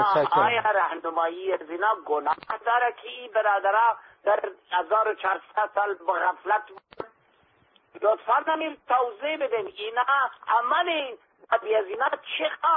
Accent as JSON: {"language": "Persian", "region": "Kandahar", "country": "Afghanistan", "first_language": "Pashto", "second_language": "Persian", "said": "ما خود ما از افغانستان هستم، از قندهار هستم، لسان من پشتوست، اصلا لسان مادری من."}